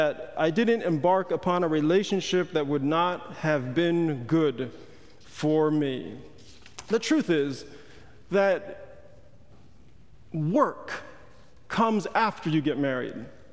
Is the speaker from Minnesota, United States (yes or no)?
no; New York, United States; we also had gone to the same clubs growing up in New York before we were Christians.